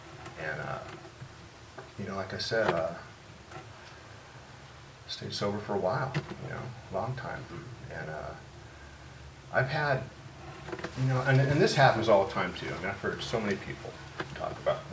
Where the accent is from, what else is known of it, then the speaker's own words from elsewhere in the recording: Costa Mesa, California, United States; And I grew up in Costa Mesa. Got loaded and drunk in Costa Mesa, sold dope in Costa Mesa, and I got sober in Costa Mesa.